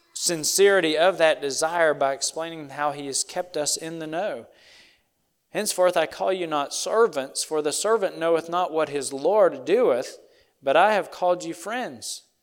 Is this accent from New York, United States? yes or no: no; West Virginia, United States; We grew up in West Virginia